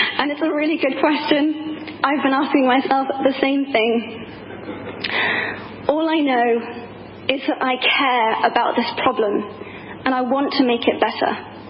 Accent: United Kingdom; I am from Britain.

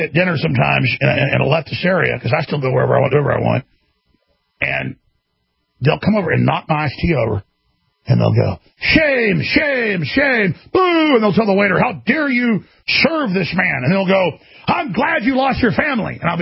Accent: United States; no, I'm an American, not some failed thing from 75 years ago in Germany.

